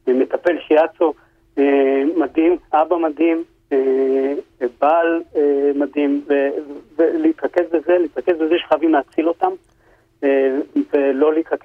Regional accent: Sderot, Southern District, Israel; תראי, אני מאמין בזה מאוד. גדלתי בשדרות

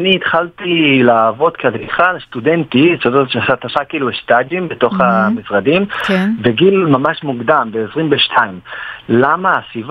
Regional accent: Barcelona, Catalonia, Spain; now in Israel; אני לפני 20 שנה למדתי אדריכלות בברצלונה, אני נולדתי שם

